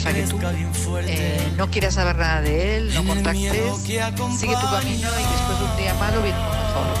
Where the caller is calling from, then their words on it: Madrid, Community of Madrid, Spain; de Madrid